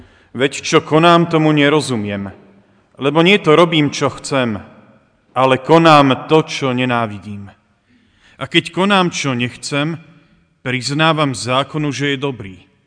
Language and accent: Slovak; southern Slovakia, Slovakia; pochádzam z južnej časti Slovenska, nie som žiaden iredentista